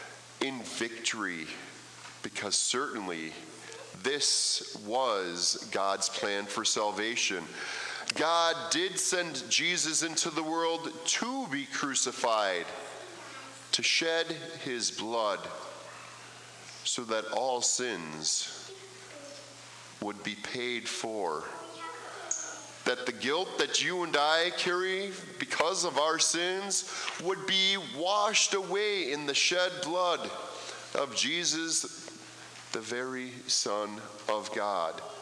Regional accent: United States; I'm an American.

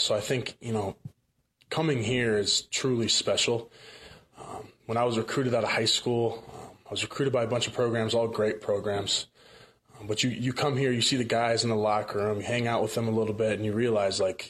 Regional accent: Whitefish Bay, Wisconsin, United States; Yeah, I grew up in Whitefish Bay, so there wasn't a lot of fishing.

